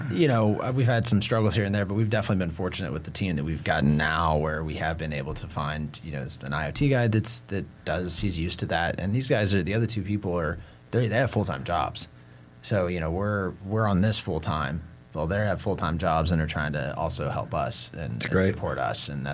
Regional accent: Boulder, Colorado, United States; now in Bentonville, United States; like I came from Boulder, which is like a very much proclaimed bike town

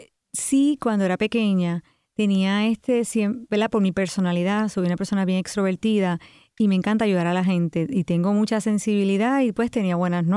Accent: Utuado, Puerto Rico; also born or lived in Lares; Fui a Lares en high school, pero todo lo demás lo hice en Utuado. O sea, que yo soy de la montaña.

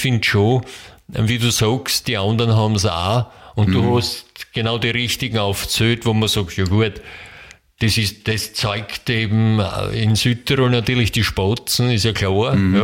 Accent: Tyrol, Austria; Und deshalb da das Museum schon lieber bei uns in Tirol daheim sein.

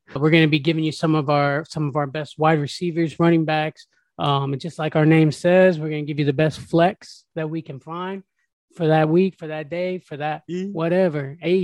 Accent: Tampa, Florida, United States; Born and raised in Tampa. So that's my team.

